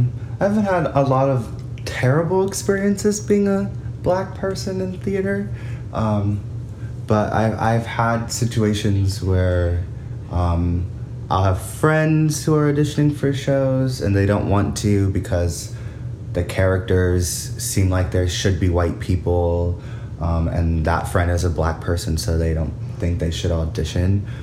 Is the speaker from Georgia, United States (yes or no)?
yes; Georgia, United States; born there; Okay, so I was born in Georgia. Was part of a military family, so we moved around a lot.